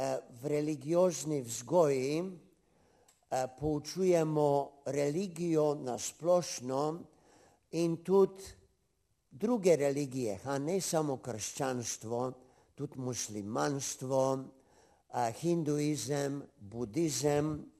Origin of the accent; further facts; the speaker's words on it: Bratonci, Mura, Slovenia; Jaz sem doma iz Bratonec in trije misionarji smo z naše vasi.